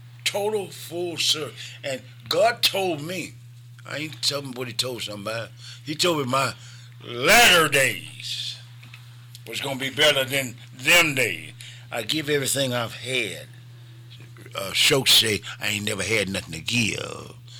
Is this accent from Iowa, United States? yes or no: yes; Iowa, United States; the University Museum of Iowa, my hometown